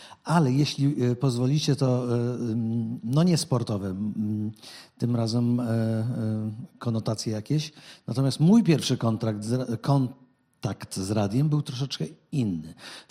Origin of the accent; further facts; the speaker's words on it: Pionki, Masovian Voivodeship, Poland; Ja pochodzę z miejscowości, w której, jeśli państwo pamiętają, a nazwa miejscowości padła już, Pionki, tam była kiedyś tłocznia płyt gramofonowych.